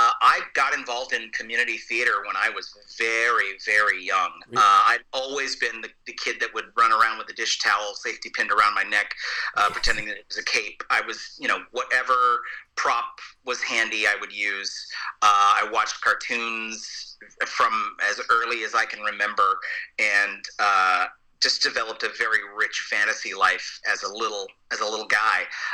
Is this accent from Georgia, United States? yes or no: no; Fresno, California, United States; My hometown is Fresno, California, which is smack dab in the middle of the armpit of California.